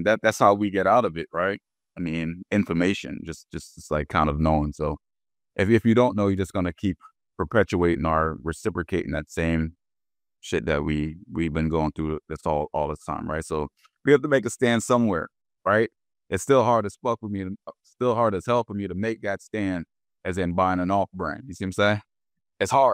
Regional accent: Philadelphia, Pennsylvania, United States; I'm from Philly, right? So Germantown, Athens, you know what I mean?

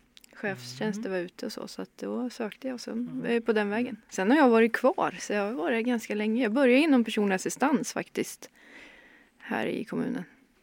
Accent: Lindesberg, Örebro County, Sweden; Ett lag från Lindesberg, där jag kommer ifrån.

